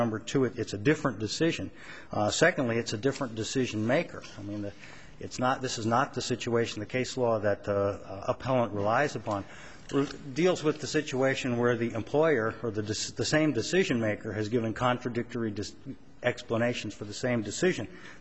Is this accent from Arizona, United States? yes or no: yes; Tucson, Arizona, United States; May it please the Court … from Tucson, and I'm here on behalf of Tucson Unified School District.